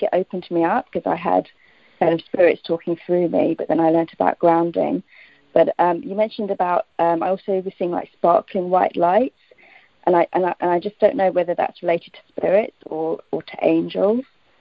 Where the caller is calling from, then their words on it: London, United Kingdom; I'm calling from London.